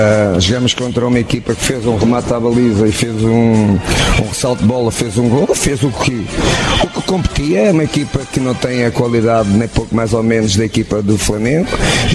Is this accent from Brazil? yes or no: no; Portugal; eu sou português, sei muito, muito bem o que é que está a passar em Portugal.